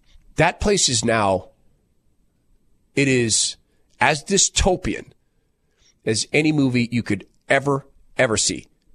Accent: California, United States; I was born and raised outside Sacramento, and I was listening to Rush before he went national.

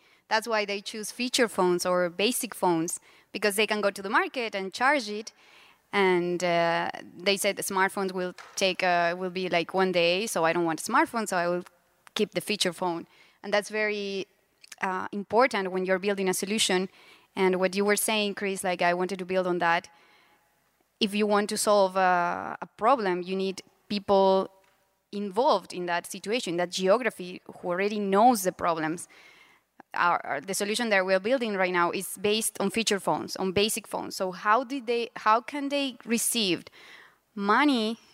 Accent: Argentina; I'm from Argentina.

